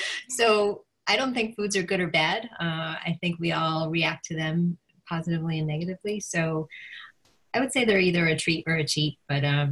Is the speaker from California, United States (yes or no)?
no; New York, United States; now in Kingston, United States; So I grew up in the Finger Lakes region of central New York near Syracuse, and I currently live in Kingston, New York.